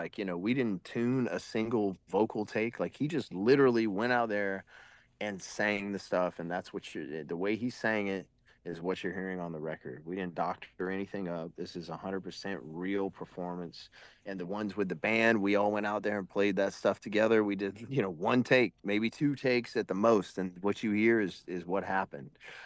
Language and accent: English; Louisiana, United States; He's from Louisiana. I'm from Louisiana, you know, two different generations, but both, you know, blues musicians and lovers of the genre.